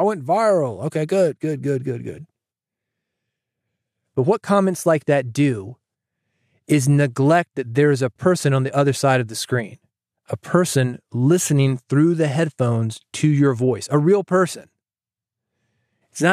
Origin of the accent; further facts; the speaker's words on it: the South, United States; And I'm from the South. I know the South. I understand the South.